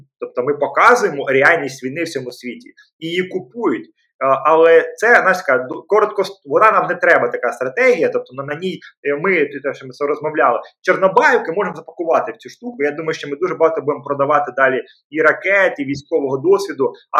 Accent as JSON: {"language": "Ukrainian", "town": "Vasylkiv", "region": "Kyiv Oblast", "country": "Ukraine", "said": "там Васильків, наприклад, де звідки я родом"}